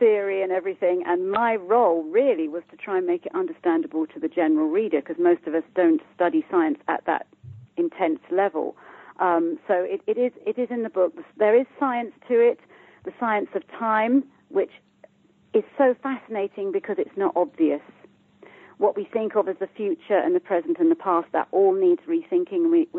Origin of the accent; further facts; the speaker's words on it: United Kingdom; I'm from the UK, as you can hear by my accent